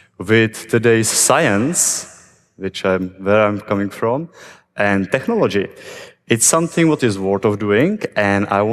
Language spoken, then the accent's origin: English; Czechia; Who am I and where I'm coming from? I am from Czech Republic.